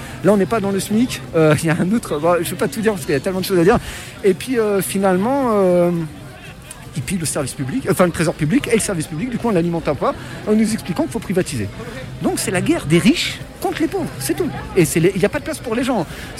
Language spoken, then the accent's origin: French; Creil, Hauts-de-France, France; born there